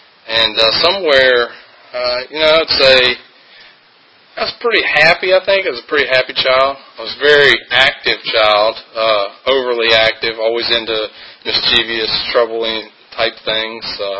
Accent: Culpeper, United States; I grew up in Culpeper. I'm local, and grew up here in Culpeper.

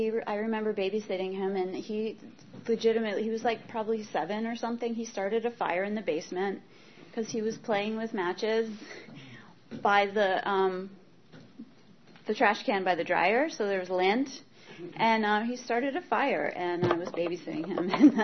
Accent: Maryland, United States; So I grew up in Maryland, and my mom always said that I was a really good kid.

